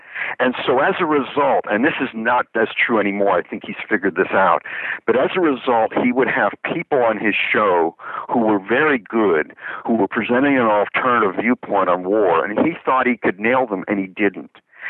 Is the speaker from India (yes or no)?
no; Canada; now in United States; I mean, when I moved to this country from Canada in the early 70s, I saw America as the land of the free.